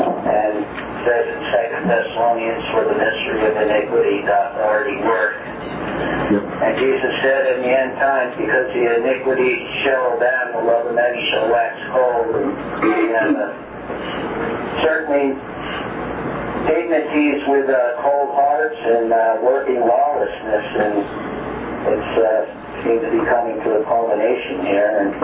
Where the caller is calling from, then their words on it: Chicago, Illinois, United States; I'm listening from Chicago, so hi to those there and those abroad.